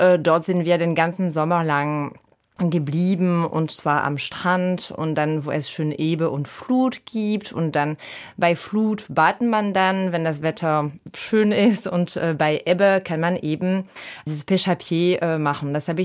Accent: Morlaix, Brittany, France; also born or lived in Carantec; ich bin in Morlaix aufgewachsen und auch in Carantec. Also im Sommer waren wir in Carantec, das ist im Nord Finistère, also an der absoluten Spitze der Bretagne und ganz, ganz nördlich.

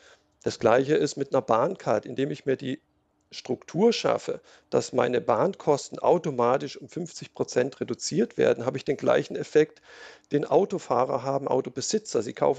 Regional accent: Baden-Württemberg, Germany; Ich komme aus der Gegend vom Kaiserstuhl.

